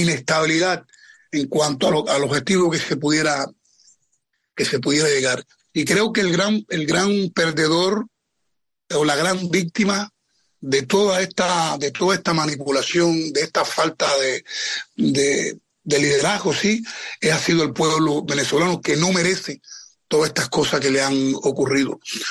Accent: Cuba; todo el mundo sabe que el sostén político, ideológico del chavismo es la tiranía que impera en mi país

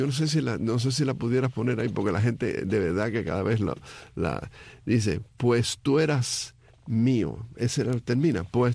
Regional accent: Cienfuegos, Cuba; Nací en Cienfuegos, me crié siempre en Cienfuegos.

